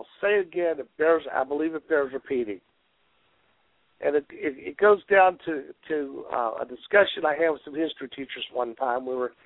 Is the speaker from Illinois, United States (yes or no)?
yes; Illinois, United States; born there; now in Alabama, United States; Well, I'm a teacher in Alabama, and I have Southern. I was born in Illinois, but I have Southern roots.